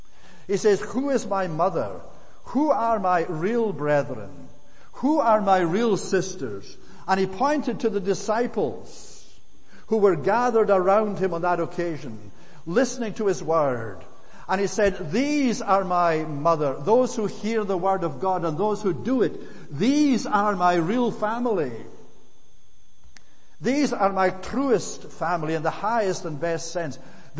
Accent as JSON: {"language": "English", "region": "Scotland", "country": "United Kingdom", "said": "And I'm a Scot from the highlands of Scotland. Right from the hill country."}